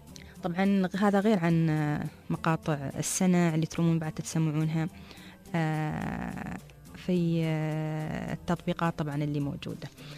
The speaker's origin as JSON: {"language": "Arabic", "region": "Dubai", "country": "United Arab Emirates", "said": "الحديقة مستمعينا تعتبر واحدة من أهم الحدائق عندنا في دبي"}